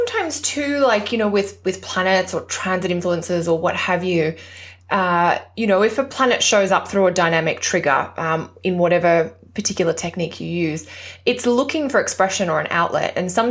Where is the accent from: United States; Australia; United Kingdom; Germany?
Australia; That's partly being Australian. Halloween when I was growing up in Australia wasn't anywhere near, you know, what it's become today in Australia.